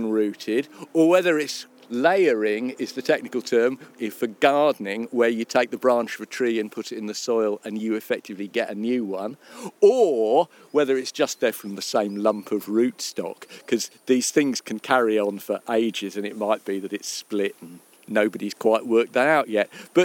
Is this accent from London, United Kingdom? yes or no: yes; London, United Kingdom; born there; I was born in London. My parents were Welsh and Cornish